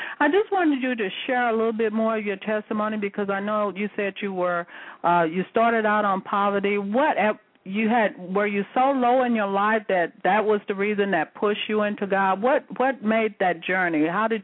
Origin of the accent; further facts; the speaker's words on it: St. Louis, Missouri, United States; I remember growing up, I grew up in St. Louis